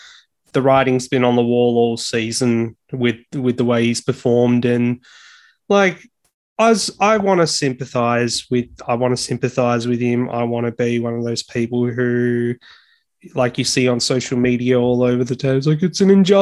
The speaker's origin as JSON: {"language": "English", "country": "Australia", "said": "but I'm Aussie. I'm allowed to give him grief like that."}